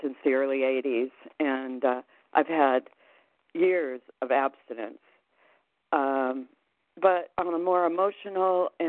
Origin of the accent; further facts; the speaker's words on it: Arizona, United States; I am from Arizona, and I'm a very grateful compulsive overeater.